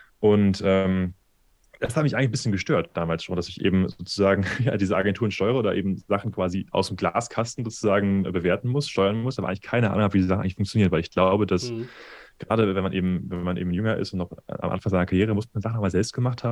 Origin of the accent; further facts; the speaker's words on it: Cologne, North Rhine-Westphalia, Germany; now in Amsterdam, Netherlands; Ich komme ursprünglich aus Köln, bin da mittlerweile seit 5 Jahren in Amsterdam